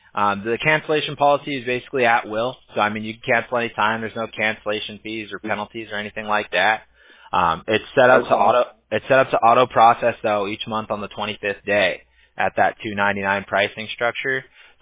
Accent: California, United States; Yeah, well, I grew up in Orange County, so. Yeah, I grew up in Surf City

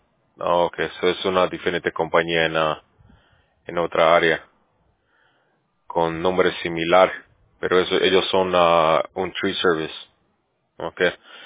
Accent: Bolivia; Ya, yo soy de Sudamérica. Yo soy de Bolivia.

